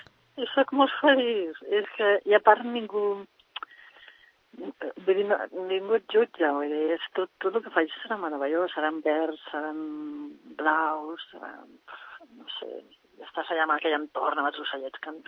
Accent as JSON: {"language": "Catalan", "town": "Barcelona", "region": "Catalonia", "country": "Spain", "lives_now": "Sant Cugat, Spain", "said": "Jo sóc de Barcelona, però no tornaria a viure a Barcelona ni que em paguessin."}